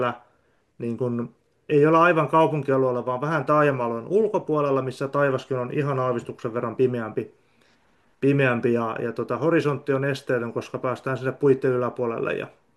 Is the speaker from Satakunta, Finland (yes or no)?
yes; Ulvila, Satakunta, Finland; Ulvilasta olen kotoisin, tuosta Satakunnasta, Porin vierestä